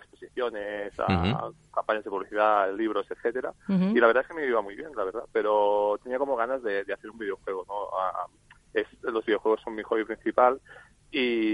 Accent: Barcelona, Catalonia, Spain; somos de Barcelona nosotros

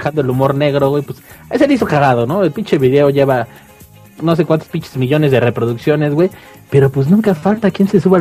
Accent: Mexico; Chespirito nos identifica como mexicanos

